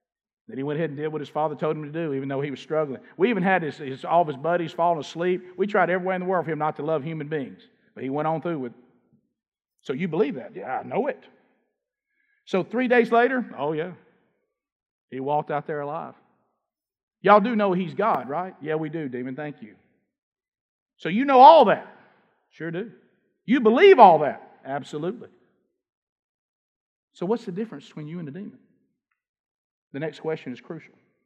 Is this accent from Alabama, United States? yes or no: yes; Alabama, United States; So I found a Bible, because I'm from Alabama.